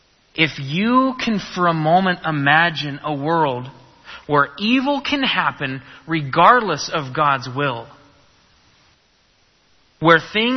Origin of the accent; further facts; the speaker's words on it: California, United States; Because I am from California, the most starving I've ever been is the youth group's 36-hour famine.